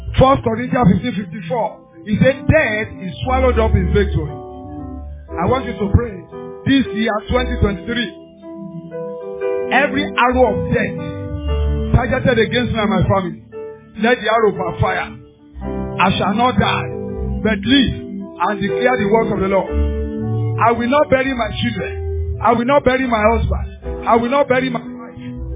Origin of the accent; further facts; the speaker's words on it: Nigeria; I want to celebrate as a Nigerian. We are the Nigerians. We make up Nigeria.